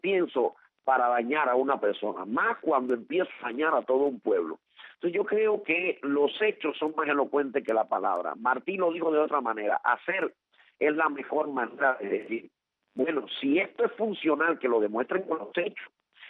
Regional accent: Cuba; ¿por qué yo tengo que aceptar como ciudadano cubano que esta gente que está sentado en la silla del poder

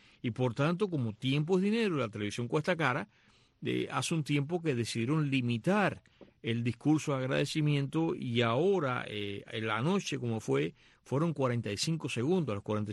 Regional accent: Cuba; viniendo como vengo yo de Cuba, en que todo era politizado.

